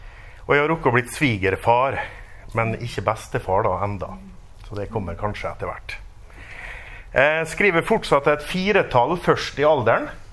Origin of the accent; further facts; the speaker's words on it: Molde, Møre og Romsdal, Norway; now in Bergen, Norway; og jeg kommer fra Molde, som ligger i Romsdalen, og ikke på Sunnmøre.